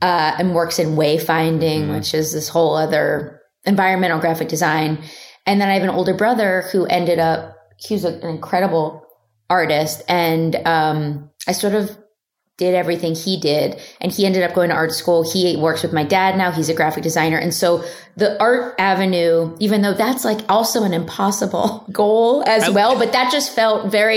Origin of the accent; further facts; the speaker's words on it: Philadelphia, Pennsylvania, United States; I'm from Philadelphia, around the tri-state area